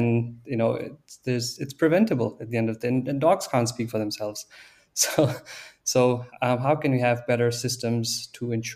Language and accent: English; Pakistan; moved away as an adult; now in Berlin, Germany; Yeah, I'm originally from Pakistan, and I came to Germany almost 9 years ago to do my bachelor's as the few places with free education for international students and also in English, and kind of navigated myself to Berlin.